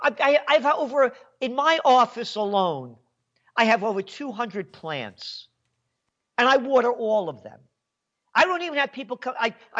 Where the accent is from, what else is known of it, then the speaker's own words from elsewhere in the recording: Bronx, New York, United States; born there; I was born in the Bronx, born to be free.